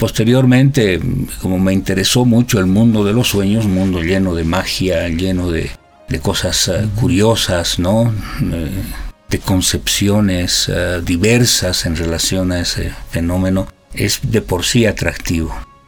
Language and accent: Spanish; Cochabamba, Bolivia; born there; Nací en Cochabamba, a mitad del siglo pasado, 1950. Vengo pues de una familia, padre y madre cochabambinos también. Mi abuelo era de origen alemán, de ahí el color, la cáscara, digamos, ¿no?